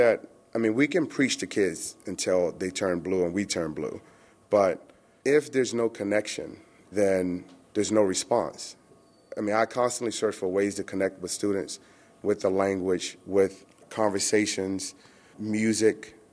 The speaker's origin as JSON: {"language": "English", "town": "Capitol Heights", "region": "Maryland", "country": "United States", "tie": "born or raised there", "said": "I grew up in Capitol Heights, Maryland. Status quo there, you sold drugs, we stole cars."}